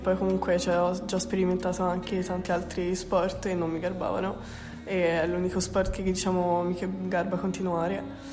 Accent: Lucca, Tuscany, Italy; also born or lived in Belgium; ho 18 anni e abito a Lucca da quando sono piccola. Prima però sono nata in Belgio e mia madre è tunisina, quindi mi sento anche molto tunisina. Mio padre è tedesco

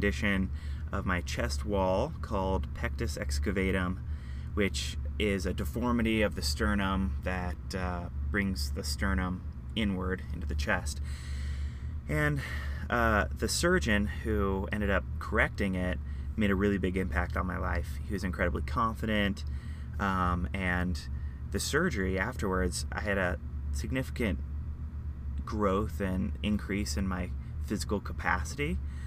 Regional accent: Utah, United States; I'm a fourth-year med student at Rocky Vista. I grew up in Utah, went to high school there, and then I went to Weber State University in Utah

